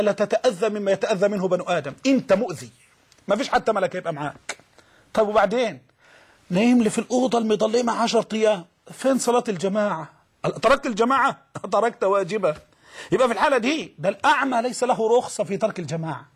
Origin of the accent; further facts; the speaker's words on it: Egypt; الرواية المحفوظة عندنا كمصريين